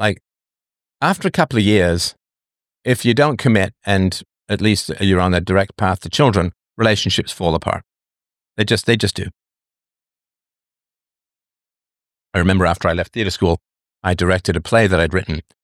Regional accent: Toronto, Ontario, Canada; Of course, I grew up in Toronto from the age of 11 onwards. I went away when I was 18 to work.

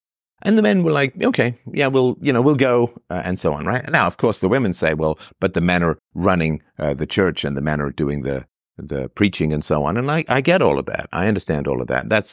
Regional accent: England, United Kingdom; growing up in England in the late 60s and the early 70s

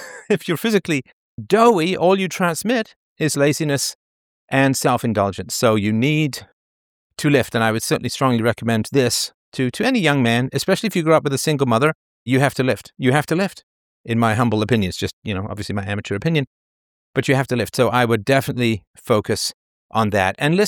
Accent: United Kingdom; because I grew up in the British culture

